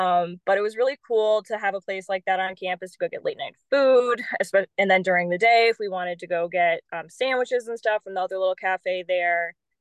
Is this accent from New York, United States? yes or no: yes; Rochester, New York, United States; And I'm actually from Rochester, so I'm pretty familiar with a lot of off-campus stuff going on.